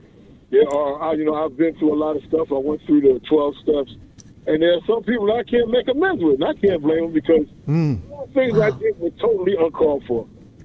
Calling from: Queens, New York, United States; from Jamaica, Queens.

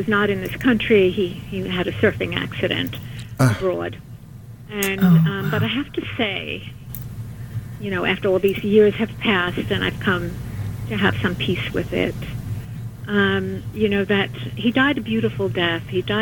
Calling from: Long Island, New York, United States; I'm calling from Long Island.

